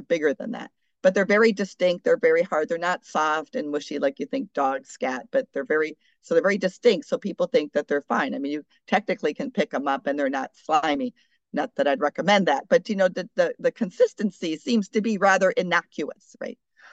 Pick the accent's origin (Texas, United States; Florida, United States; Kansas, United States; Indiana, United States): Kansas, United States; now in Anchorage, United States; I come from Kansas. You know, we are a rural state where you move your cattle from one field to another